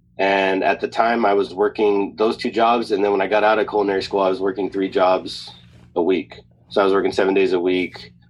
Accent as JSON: {"language": "English", "town": "Ontario", "region": "California", "country": "United States", "tie": "born or raised there", "said": "I grew up in Ontario, California, and I grew up in a predominantly Mexican neighborhood."}